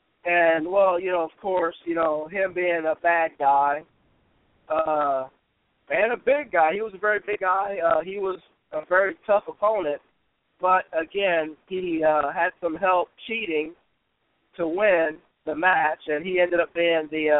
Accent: Louisiana, United States; I am from the Homeless Indian tribe from Louisiana.

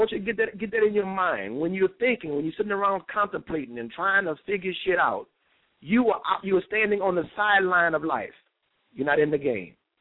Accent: Abbeville, Louisiana, United States; back home in a little country town I grew up in, which is called Abbeville, Louisiana. And I love my hometown because it's just so real.

